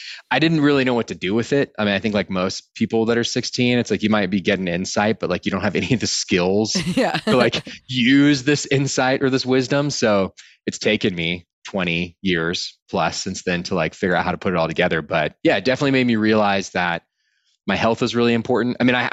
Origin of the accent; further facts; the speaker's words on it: Austin, Texas, United States; I mean, I grew up in Austin, Texas and it was, I don't know if maybe it's because like the university culture there.